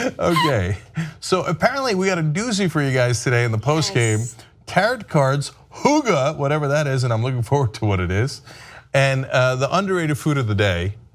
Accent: New Jersey, United States; a progressive congressional candidate from my home state of New Jersey

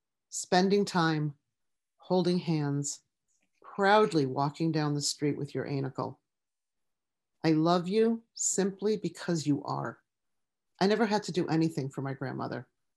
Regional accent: Detroit, Michigan, United States; I'm from Detroit, these cold winter mornings

